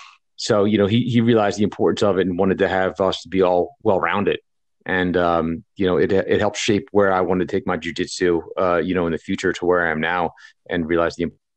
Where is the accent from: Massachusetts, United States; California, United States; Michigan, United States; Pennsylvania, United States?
Pennsylvania, United States; Philadelphia; now in Phoenix, United States; We'd both grown up she was from Jersey. We're from Philly, and it was just time to, you know, make a change